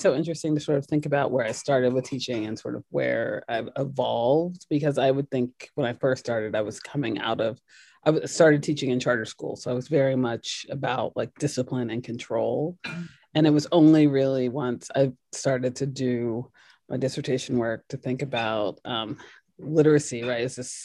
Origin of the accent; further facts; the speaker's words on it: Kentucky, United States; I grew up in Kentucky on a farm, and then I came to teaching after doing a few other jobs.